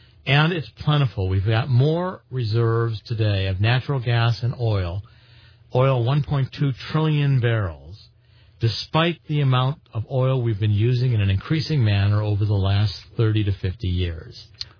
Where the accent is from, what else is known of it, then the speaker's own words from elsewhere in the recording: Cleveland, Ohio, United States; I grew up in Cleveland. There were refineries in Cleveland.